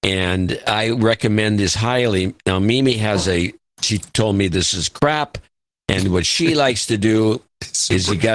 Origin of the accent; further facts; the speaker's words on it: Puerto Rico; In Puerto Rico, we are born American citizens. We have the same passport as you do in the States, and there is no such thing as Puerto Rican citizenship.